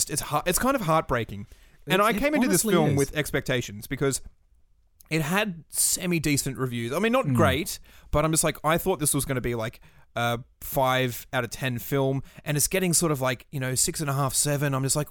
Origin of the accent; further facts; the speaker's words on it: Australia; I am Australian, but somehow playing an English person.